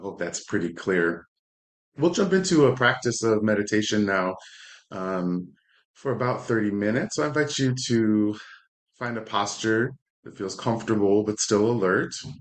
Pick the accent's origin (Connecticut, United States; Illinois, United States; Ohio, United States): Illinois, United States; Chicago; As Emiko said, I come from Chicago.